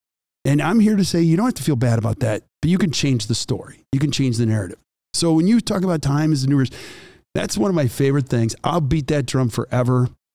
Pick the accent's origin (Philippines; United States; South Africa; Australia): United States; Whitefish Bay, Wisconsin; I grew up in Whitefish Bay and my son played baseball.